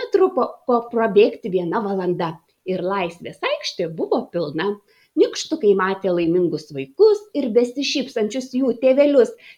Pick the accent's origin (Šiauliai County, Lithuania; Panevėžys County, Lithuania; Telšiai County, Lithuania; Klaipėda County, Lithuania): Panevėžys County, Lithuania; Panevėžys; also born or lived in Vilnius; Panevėžys yra mano gimtasis miestas. Aš čia gimiau, augau, keliavau į darželį, į mokyklą. Taigi visos mano dienos yra praleistos Panevėžyje. Tik mokslus krimtau Vilniuje 3 metus. Bet šiaip visą laiką gyvenu Panevėžyje, todėl jis man pakankamai svarbus.